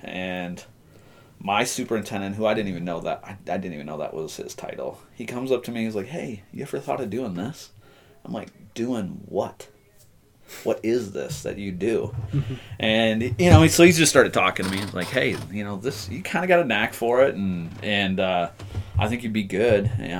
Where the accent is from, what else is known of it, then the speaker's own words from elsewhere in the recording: Wisconsin, United States; I grew up in Wisconsin. I hated winter.